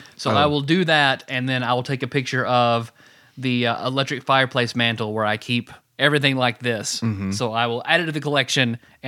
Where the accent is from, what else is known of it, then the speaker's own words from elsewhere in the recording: Paducah, Kentucky, United States; Just from Kentucky. From Paducah.